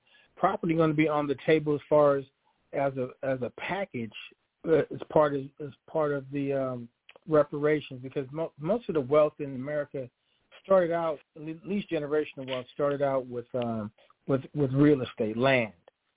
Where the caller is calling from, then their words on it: West Hollywood, California, United States; I'm calling from West Hollywood, California.